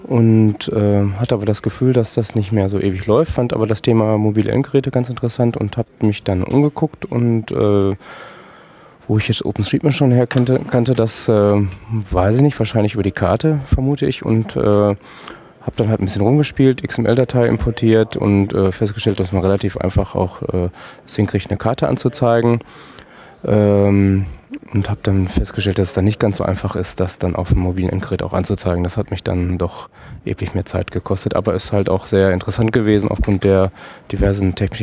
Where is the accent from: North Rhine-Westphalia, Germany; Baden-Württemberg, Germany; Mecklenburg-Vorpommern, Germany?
North Rhine-Westphalia, Germany; Dortmund; Dortmund.